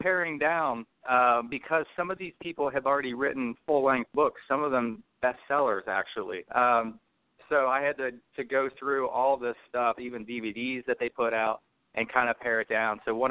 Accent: Cincinnati, Ohio, United States; Okay, I am from Cincinnati, Ohio, the youngest of four kids. I grew up on the west side of town.

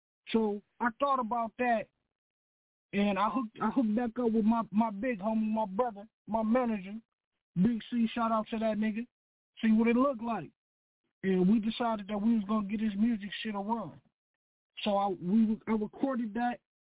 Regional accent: Midwest, United States; now in Houston, United States; You know, I'm originally from the Midwest, so we got a different kind of energy than, you know, a lot of the cats down here in Houston.

